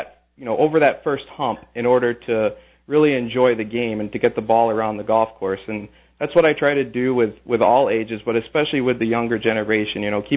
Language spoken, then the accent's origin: English; Cayman Islands; No. I am actually from the Cayman Islands originally. That's where I was born and raised.